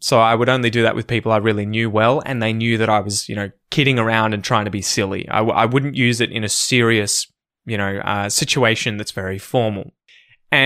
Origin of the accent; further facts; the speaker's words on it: Australia; We also use this, strangely enough, this term, a dag, as Aussie slang, and it is an entertainingly eccentric person or character, right?